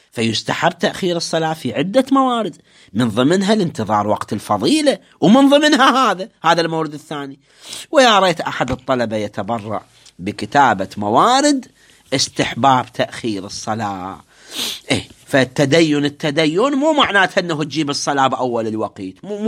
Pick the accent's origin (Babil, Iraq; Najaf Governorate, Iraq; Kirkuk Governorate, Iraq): Babil, Iraq; Iskandariya; سافرت من مدينتي مدينة الإسكندرية باتجاه خلي نفترض النجف